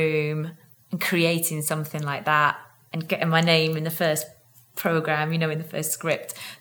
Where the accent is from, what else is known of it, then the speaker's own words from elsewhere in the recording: Bolton, North West England, United Kingdom; I'm 32. I'm originally from Bolton near Manchester